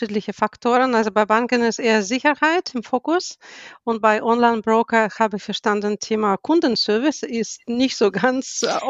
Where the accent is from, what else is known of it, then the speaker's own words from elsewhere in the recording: Stuttgart, Baden-Württemberg, Germany; ich komme aus Stuttgart. Ich bin 46 Jahre alt.